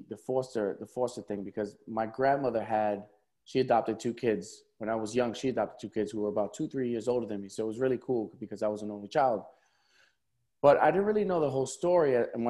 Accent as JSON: {"language": "English", "town": "Brooklyn", "region": "New York", "country": "United States", "tie": "born or raised there", "said": "You know, I grew up in Brooklyn. So I grew up listening to hip hop. I grew up around, you know, I'm half Puerto Rican. I grew up with Puerto Ricans. I grew up with Black people."}